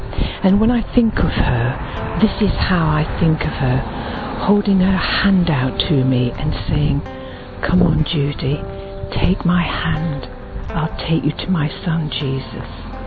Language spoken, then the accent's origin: English; England, United Kingdom; I come from England